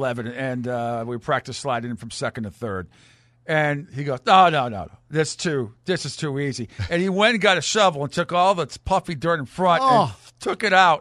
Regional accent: Rhode Island, United States; we had some good waves most of the time where I grew up in Rhode Island.

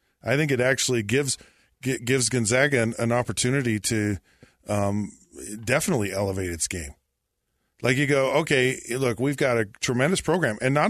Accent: Washington, United States; I live there. I'm from Washington.

